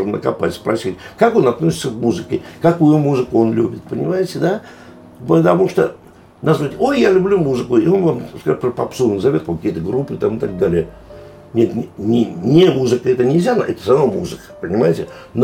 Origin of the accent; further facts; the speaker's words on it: Moscow, Russia; born there; Моя мама жила в Москве, и я вообще родился в Москве